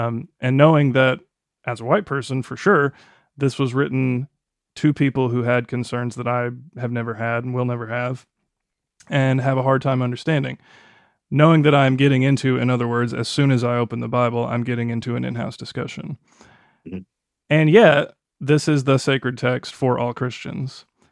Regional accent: Kentucky, United States; I'm from Kentucky. I grew up not that far from where that Ark is.

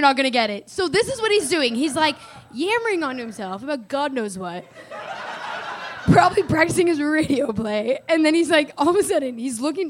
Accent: Toronto, Ontario, Canada; So I'm from Toronto.

